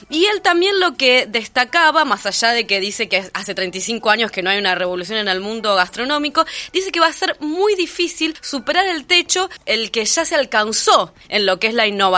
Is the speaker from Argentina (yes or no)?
yes; Argentina